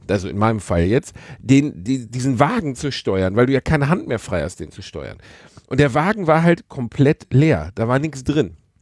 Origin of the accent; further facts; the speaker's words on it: North Rhine-Westphalia, Germany; Wir sind im Ruhrpott aufgewachsen.